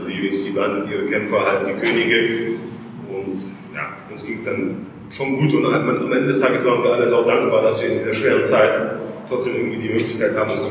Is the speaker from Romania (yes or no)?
no; Balingen, Baden-Württemberg, Germany; wir kommen hier aus Balingen, du aus Albstadt, aber es ist eine sehr ländliche Region